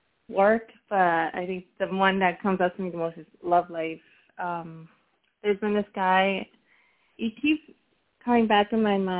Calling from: Connecticut, United States; I'm calling from Connecticut.

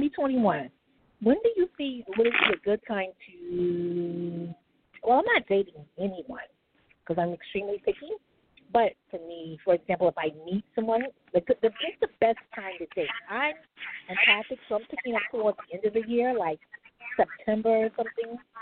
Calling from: New York, United States; I'm calling from New York.

